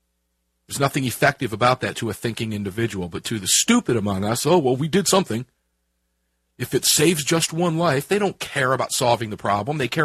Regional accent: Tampa, Florida, United States; hopefully at an event down at my hometown in Tampa, Florida, in the very, very near future.

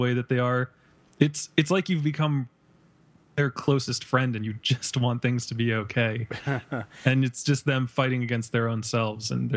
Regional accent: Ireland; It's the I can't speak right now because I'm Irish and I'm holding it back.

